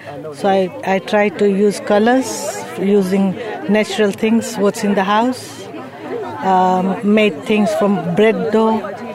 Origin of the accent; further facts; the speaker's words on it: Loughborough, East Midlands, United Kingdom; I'm from Loughborough.